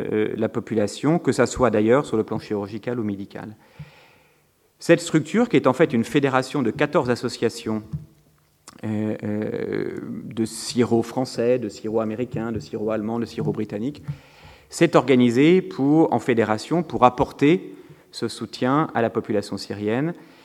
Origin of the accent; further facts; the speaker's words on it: France; c'est difficile souvent de paraître trop arrogant quand on est français, dire que la France a sans doute été le pays